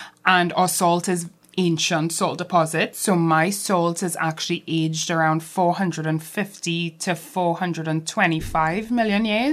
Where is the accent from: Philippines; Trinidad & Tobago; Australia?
Trinidad & Tobago; And I am actually from Trinidad and Tobago, and the reason I ended up here was also being really interested in geography for a long time.